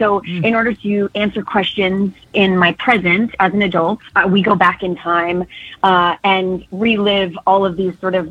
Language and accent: English; Georgia, United States; Well, I think that I grew up, you know, as I said, I'm from Georgia originally